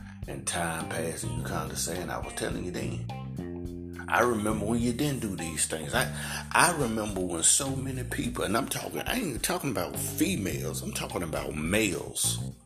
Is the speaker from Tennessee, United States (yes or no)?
yes; Memphis, Tennessee, United States; I'm from Tennessee, if you don't know. My hometown is Memphis. Love the country.